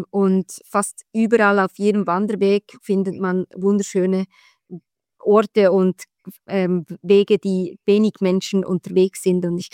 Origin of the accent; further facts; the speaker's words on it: Bern, Switzerland; Ich komme aus der Region Bern. Das ist das Berner Oberland.